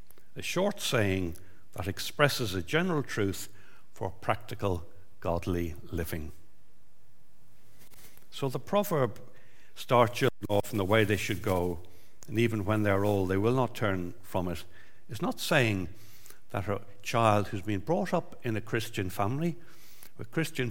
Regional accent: Dublin, Leinster, Ireland; when I was growing up in Dublin with Trevor, my elder brother

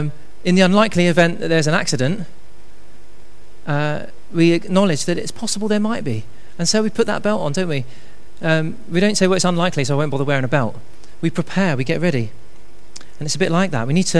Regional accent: Bournemouth, South West England, United Kingdom; I grew up in Bournemouth, so I'm kind of going back home, I guess, when we moved there.

